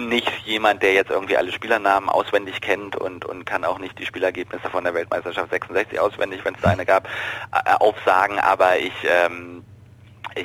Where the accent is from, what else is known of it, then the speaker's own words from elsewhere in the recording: Berlin, Germany; heute noch zweimal die Woche in der zweiten Uniliga in Berlin, wo ich herkomme.